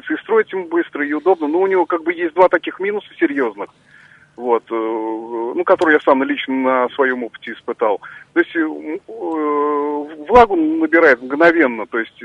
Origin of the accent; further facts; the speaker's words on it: Kazan, Tatarstan, Russia; я из Казани.